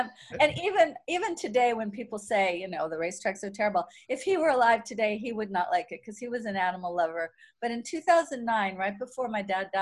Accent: New York, United States; born there; now in California, United States; My sister was named Caliente when we moved to California. Because from McHale's Navy, okay. I was born in New York. My sister was born here.

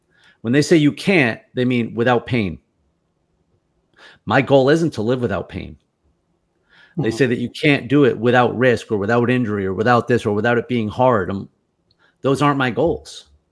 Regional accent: Massachusetts, United States; my wife and I did a race at Fenway Park, which I'm from Massachusetts.

